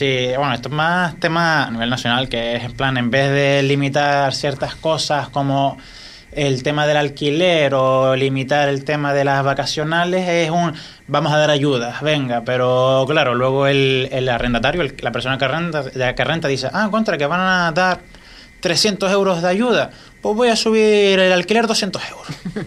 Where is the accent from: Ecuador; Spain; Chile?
Spain; Gran Tarajal, Canary Islands; También miré en mi pueblo, en Gran Tarajal, directamente no había.